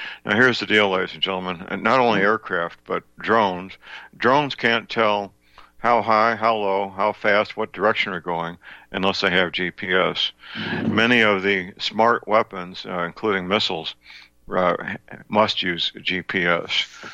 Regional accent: St. Louis, Missouri, United States; You can't live in my hometown, St. Louis, Missouri, and not know people connected to Boeing aircraft

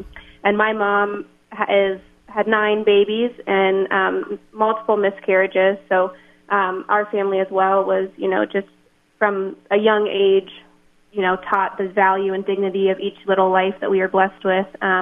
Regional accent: Columbus, United States; Yep, I am from Columbus, too. One of nine kids.

